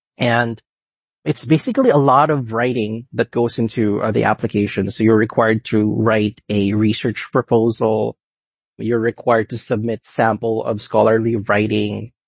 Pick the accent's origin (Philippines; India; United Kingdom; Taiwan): Philippines; now in United States; I'm from the Philippines. It's a tropical country. And now I'm in Western PA. It's in the Northeast. Winters are really harsh here